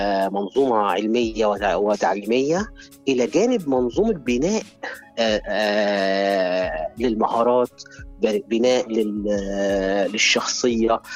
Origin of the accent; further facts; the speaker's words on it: Egypt; عندنا في مصر 10 جامعات تكنولوجيه.